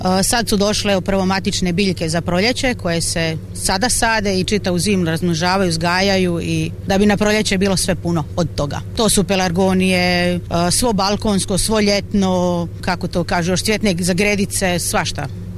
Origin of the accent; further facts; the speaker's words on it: Bosanska Posavina, Bosnia & Herzegovina; mi smo porijeklom iz Bosanske Posavine, gdje je sva ravnica i uvijek je baza bila poljoprivreda, plastenici, povrće